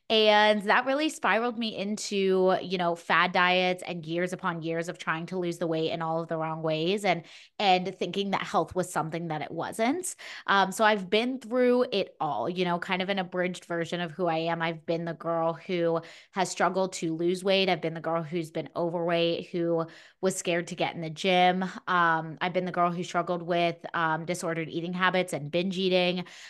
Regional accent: Pittsburgh, Pennsylvania, United States; I am from the Pittsburgh, Pennsylvania area. So shout out to all my Yinzers if anyone's listening from Pittsburgh area.

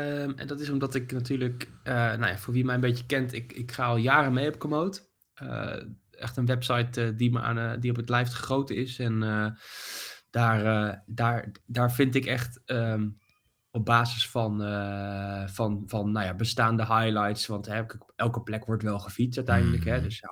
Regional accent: Netherlands; als Nederlanders, we wonen in een heel klein landje met heel veel mensen.

